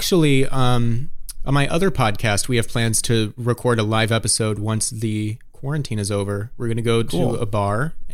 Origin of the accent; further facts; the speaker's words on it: New Jersey, United States; Well, I'm from New Jersey, so anytime I mention that, the garbage can